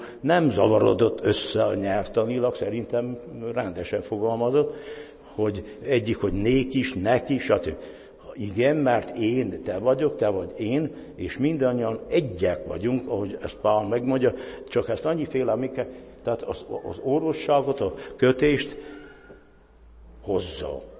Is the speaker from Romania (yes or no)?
yes; Transylvania, Romania; nem csak azért, mert Erdélyből jövök